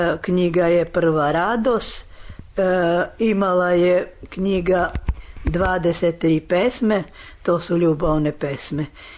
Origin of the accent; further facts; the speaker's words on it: Kovačica, Vojvodina, Serbia; born there; now in Novi Sad, Serbia; rođena sam u Kovačicu, opština Kovačica, živim u Novom Sadu.